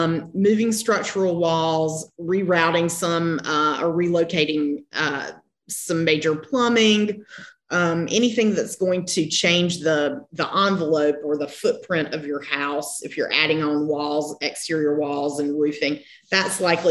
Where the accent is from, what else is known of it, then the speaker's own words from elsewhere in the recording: Charleston, South Carolina, United States; obviously you can tell that I am not from the West Coast. I'm from the Bible Belt in beautiful Charleston, South Carolina.